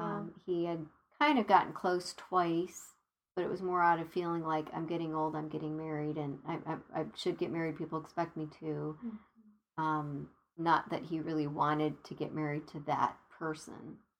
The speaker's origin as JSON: {"language": "English", "region": "Arizona", "country": "United States", "said": "Well, I was from Arizona."}